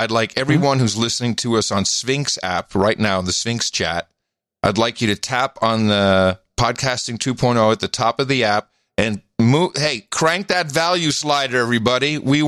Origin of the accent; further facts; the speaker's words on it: Netherlands; English is a second language; Certainly when growing up in the Netherlands, I was on television, very Calvinistic society.